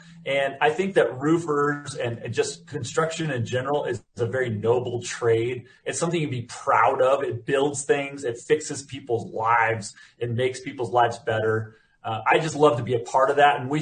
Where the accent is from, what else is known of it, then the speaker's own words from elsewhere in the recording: Seattle, Washington, United States; When I was in high school, I grew up in Seattle.